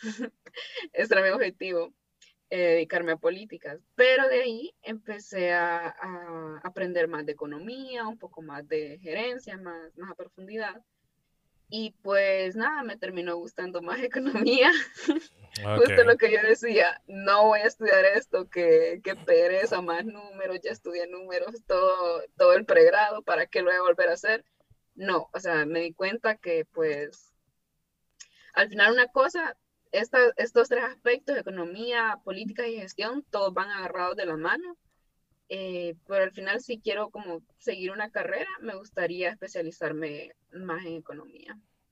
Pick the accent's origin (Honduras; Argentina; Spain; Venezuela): Honduras; cuando ya comienzo como a trasladar todo esto a Latinoamérica, específicamente Honduras, que es de donde vengo.